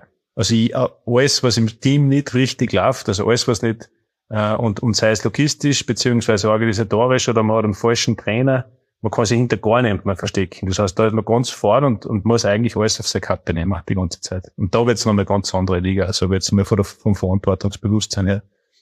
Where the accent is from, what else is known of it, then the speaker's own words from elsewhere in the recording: Austria; ich bin ja Österreicher